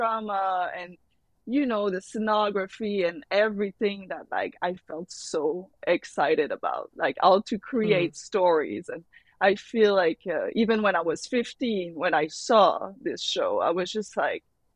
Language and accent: English; Montreal, Quebec, Canada; So I'm from Montreal. I grew up in the suburbs, in a great family